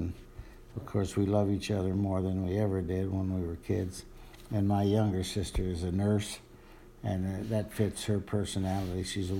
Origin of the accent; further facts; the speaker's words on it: Marion, New York, United States; now in Alabama, United States; Well, I grew up in Marion, New York, which is upstate. It's right south of Lake Ontario. And I was born and raised on a crop farm, as opposed to a dairy farm.